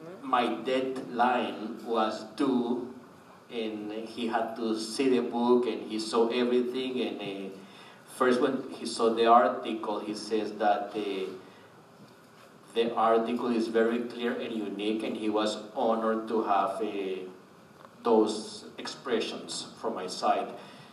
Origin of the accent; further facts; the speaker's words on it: Bogota, Bogotá, Colombia; I grew up in Bogota, Colombia. We didn't have much of cultural events that took place over there.